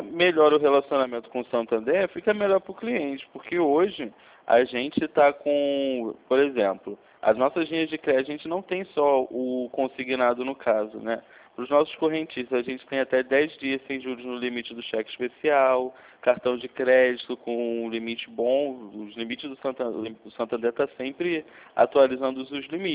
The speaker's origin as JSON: {"language": "Portuguese", "town": "São Gonçalo", "region": "Rio de Janeiro", "country": "Brazil", "said": "sou de São Gonçalo"}